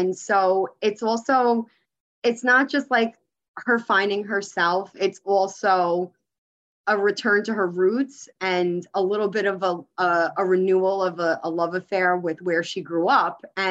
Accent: Queens, New York, United States; But I'm originally from Queens. So yeah. I'm originally from the city. And I was born and raised there and grew up there my whole life.

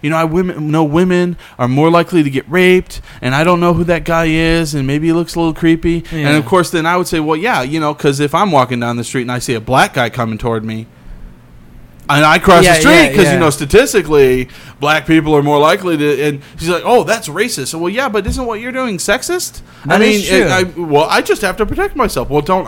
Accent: Clovis, United States; Growing up in Clovis made me a racist.

